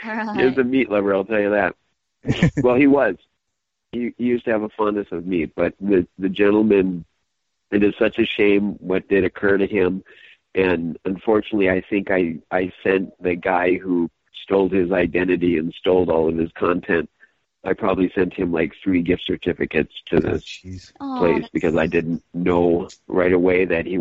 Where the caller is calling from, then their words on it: Minnesota, United States; Hey, peeps. … calling from northern Minnesota.